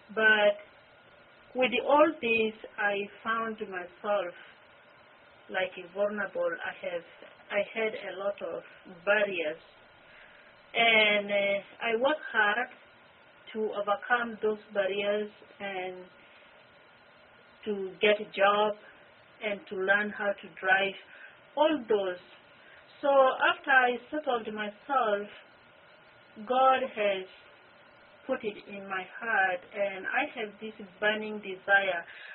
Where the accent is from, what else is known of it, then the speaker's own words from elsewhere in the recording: Sudan; now in United States; I am originally from Sudan. I came to this country as a refugee in June 3rd, 1999.